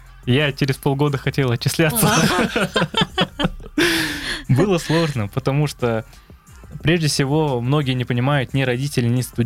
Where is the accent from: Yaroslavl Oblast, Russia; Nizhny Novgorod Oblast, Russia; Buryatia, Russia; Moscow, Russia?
Buryatia, Russia; Ulan-Ude; Да, я вырос в Улан-Удэ.